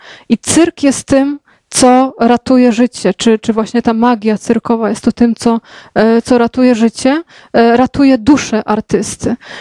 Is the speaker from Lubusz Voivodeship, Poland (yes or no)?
no; Kraków, Lesser Poland, Poland; niebawem w Krakowie będziemy gościć, więc Państwa bardzo też przy okazji serdecznie zapraszam do mojego rodzinnego miasta.